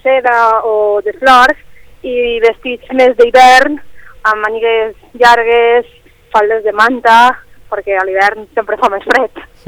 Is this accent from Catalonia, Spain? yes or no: no; Canals, Valencian Community, Spain; Sí, som de Canals.